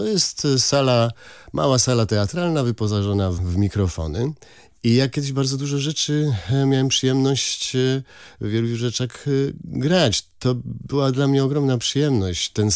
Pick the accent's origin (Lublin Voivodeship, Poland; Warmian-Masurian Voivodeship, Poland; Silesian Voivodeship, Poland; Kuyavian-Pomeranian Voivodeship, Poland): Silesian Voivodeship, Poland; Ja jestem ze Śląska, więc to specyficzny rodzaj instrumentów.